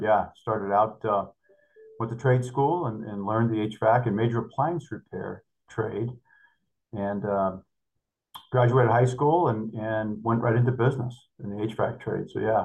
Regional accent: Northeast, United States; Like a kid growing up in the Northeast where most folks didn't even have central air conditioning back where I grew up in those days in the late 70s, early 80s.

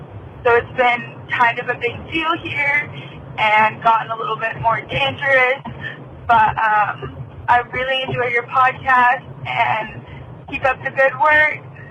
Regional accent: Texas, United States; Hi, Mike and Gibby. … I'm from North Texas.

